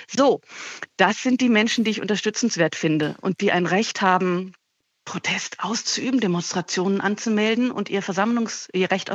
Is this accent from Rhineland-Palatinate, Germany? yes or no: no; Leipzig, Saxony, Germany; Das ärgert mich auch als Leipzigerin